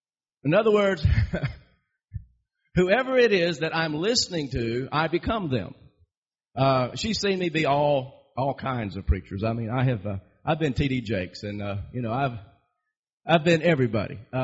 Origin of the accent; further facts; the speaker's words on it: Miami, Florida, United States; born there; And I was born in Miami, so I had a link there.